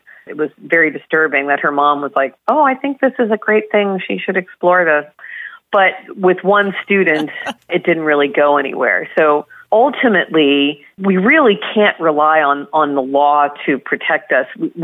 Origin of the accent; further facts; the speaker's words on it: Illinois, United States; I'm in Indiana. I'm from Illinois.